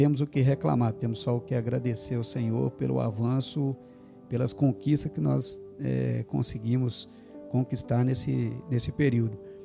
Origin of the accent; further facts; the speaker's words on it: Timóteo, Minas Gerais, Brazil; moved away as an adult; also born or lived in Coronel Fabriciano; now in Espírito Santo, Brazil; eu sou mineiro, nascido de Coronel Fabriciano, crescido na cidade de Timóteo, Minas Gerais, uma cidadezinha pequena ao leste de Minas. Vim para o Espírito Santo no ano de 2000, estou residindo aqui desde o ano 2000.